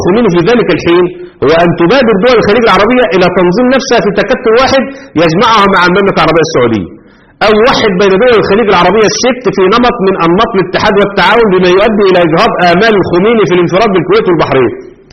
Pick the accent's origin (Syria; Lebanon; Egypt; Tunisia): Egypt; وعندنا في مصر كانوا واعيين جدا جدا